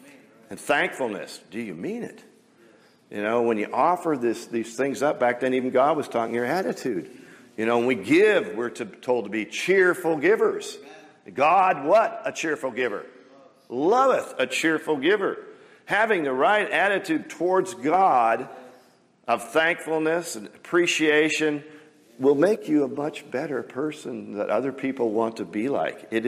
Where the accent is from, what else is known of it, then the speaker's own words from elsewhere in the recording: Kirkland, Washington, United States; I'm from Kirkland, Washington. We had some of the nicest Little League baseball facilities on the planet.